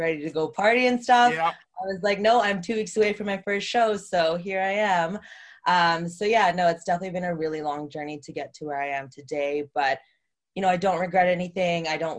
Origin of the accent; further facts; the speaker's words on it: Edmonton, Alberta, Canada; now in Calgary, Canada; I'm actually born and raised in Edmonton, Alberta. And I had moved to Calgary because I was a little bit of a troubled teenager